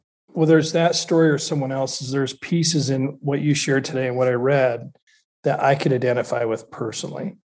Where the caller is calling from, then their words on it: Sun Valley, Idaho, United States; Well, I'm streaming from Sun Valley, Idaho.